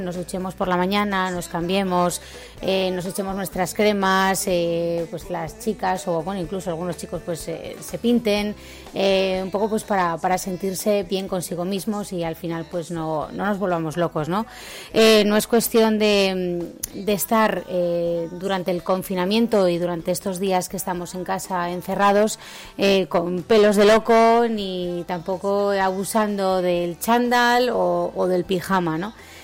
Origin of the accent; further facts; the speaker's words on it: Spain; me enorgullece de lo que somos la sociedad española